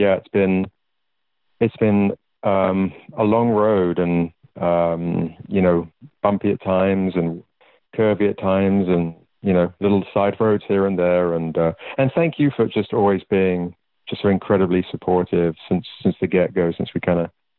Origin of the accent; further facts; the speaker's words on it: England, United Kingdom; as a young mixed chap growing up in England